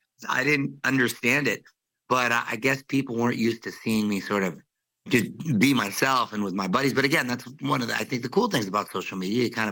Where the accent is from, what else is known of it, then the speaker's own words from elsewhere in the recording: Chula Vista, California, United States; born there; My parents are from Culiacán, Sinaloa in Mexico. I was born in Chula Vista, border town, around all Latinos.